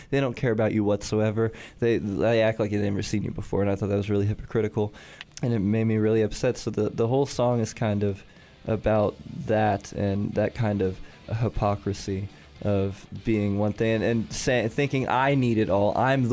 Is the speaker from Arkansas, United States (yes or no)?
yes; Siloam Springs, Arkansas, United States; we're from Siloam Springs, it's a really Christian town.